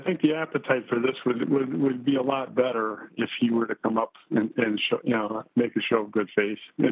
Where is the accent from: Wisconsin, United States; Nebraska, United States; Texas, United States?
Wisconsin, United States; Milwaukee; now in Stoughton, United States; Preface this with, first of all, I grew up on National Avenue and lived at those stadiums. You know, practically as a kid, even though I live in Stoughton, I'm a Milwaukee native.